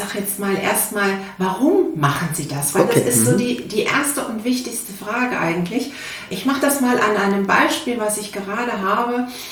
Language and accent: German; North Rhine-Westphalia, Germany; Ja, ich bin keine Berlinerin, wie man hört. Ich komme ursprünglich mal aus Nordrhein-Westfalen